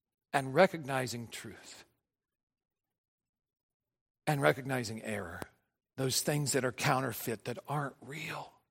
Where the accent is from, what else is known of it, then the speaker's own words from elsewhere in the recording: the South, United States; we were talking about a saying that we used to use down south. All right, you northerners up here, you don't get it.